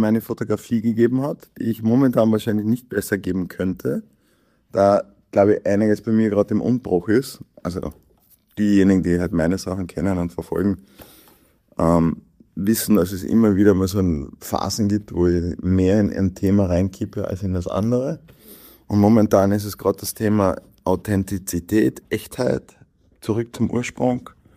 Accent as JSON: {"language": "German", "region": "Carinthia", "country": "Austria", "accent": "Carinthian", "said": "da mein Kärntner Dialekt für die meisten schwer zu verstehen zu scheinen sein. Anyway, es ist einfach authentisch, wenn ich Kärntnerisch spreche."}